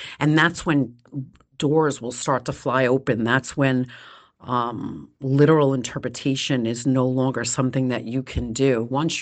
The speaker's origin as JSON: {"language": "English", "town": "Brooklyn", "region": "New York", "country": "United States", "lives_now": "Long Island, United States", "said": "Yes, I am from Long Island. Originally from Brooklyn, but I've been residing in Long Island for a very long time."}